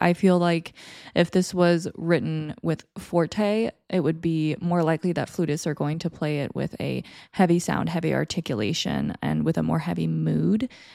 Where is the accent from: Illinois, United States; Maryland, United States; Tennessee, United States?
Illinois, United States; And I am also from Illinois, so let's go Illinois.